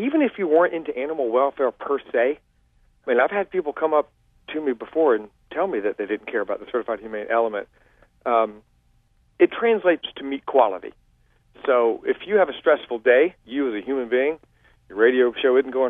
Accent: the South, United States; And since I'm from the South, we talk about the South.

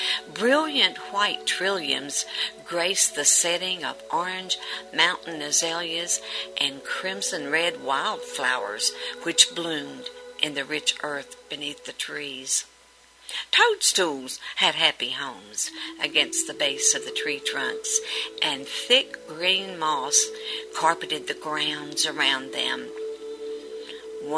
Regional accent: West Virginia, United States; I want to invite you to walk with me through the woods and around the rugged hills of my childhood home in the coal fields of southern West Virginia.

